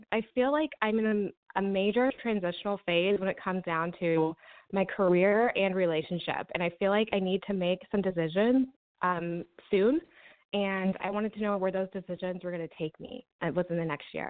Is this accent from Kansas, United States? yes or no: yes; Kansas, United States; I'm from Kansas.